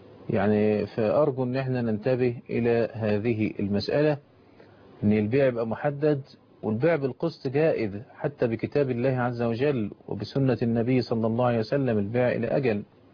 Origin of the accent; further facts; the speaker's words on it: Egypt; احنا طبعا كمصريين